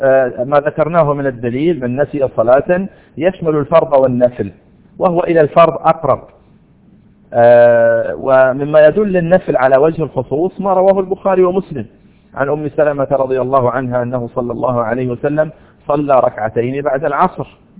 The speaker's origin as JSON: {"language": "Arabic", "town": "Al-Ahsa", "region": "Eastern Province", "country": "Saudi Arabia", "said": "وفد عبد القيس القادم من بلدنا الأحساء"}